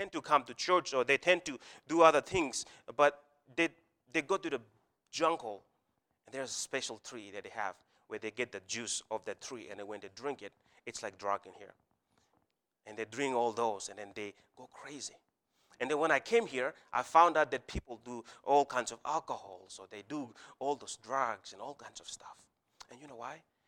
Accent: Papua New Guinea; I grew up in Papua New Guinea. I grew up in a very remote village. Very remote village. And at the age of 11, that's when I actually first saw a vehicle.

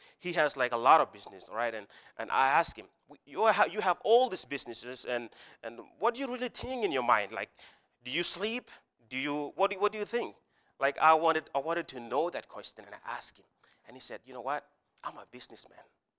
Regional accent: Papua New Guinea; I grew up in Papua New Guinea. I grew up in a very remote village. Very remote village. And at the age of 11, that's when I actually first saw a vehicle.

